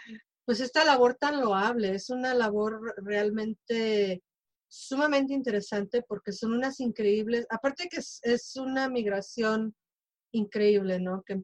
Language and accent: Spanish; Mexico; now in Chicago, United States; la gente mexicana, que somos inmigrantes, no únicamente mexicanos, pero la gran mayoría somos mexicanos los que somos inmigrantes, y estamos en el área de Pilsen y de La Villita.